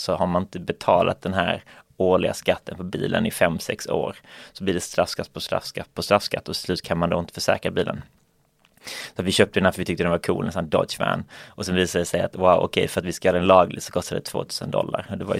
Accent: Malmö, Skåne, Sweden; jag är från Malmö.

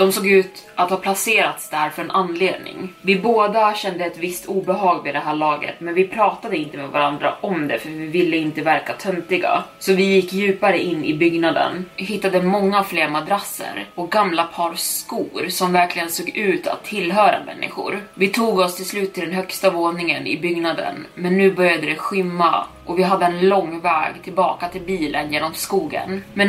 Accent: Long Island, New York, United States; Vi kommer från Long Island, New York

